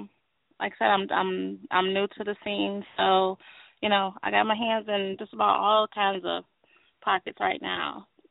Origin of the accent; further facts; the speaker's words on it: Detroit, Michigan, United States; now in Marysville, United States; I'm from Northwest Detroit. I'm currently in Marysville, Michigan, but, you know, born in Sixth and Greenfield, so born and raised there.